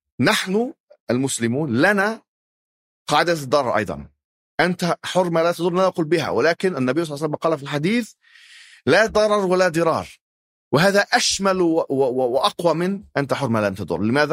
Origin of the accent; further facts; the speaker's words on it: Alexandria, Alexandria Governorate, Egypt; أنا ذهبت إلى الإسكندرية، أنا من الإسكندرية أصلا يعني في مصر